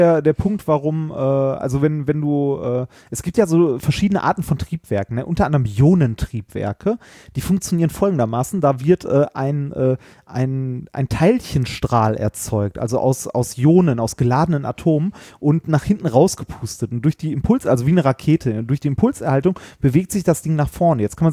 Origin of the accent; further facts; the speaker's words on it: Essen, North Rhine-Westphalia, Germany; wie du vielleicht weißt, bin ich in Altendorf groß geworden.